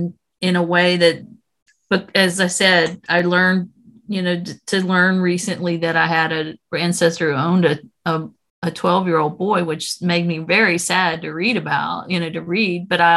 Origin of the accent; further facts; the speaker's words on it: Greensboro, North Carolina, United States; Guilford Courthouse, which is where I live in Greensboro. That's what came up. I was born in, I mean, I was raised in Greensboro.